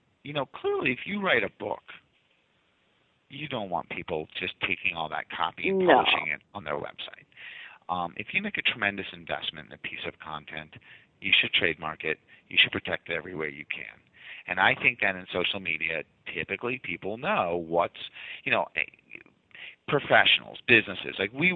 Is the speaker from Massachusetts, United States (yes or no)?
yes; Massachusetts, United States; accent: Boston; A little Boston accent.